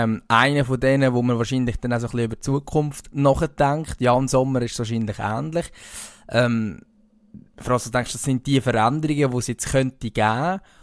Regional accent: Switzerland

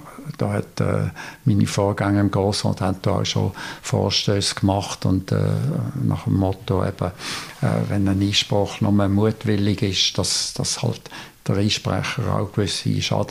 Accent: Basel-Landschaft, Switzerland; now in Frick, Switzerland

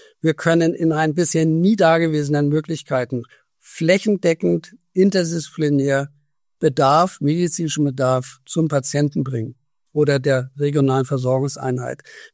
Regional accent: North Rhine-Westphalia, Germany; jetzt natürlich komme ich aus Nordrhein-Westfalen

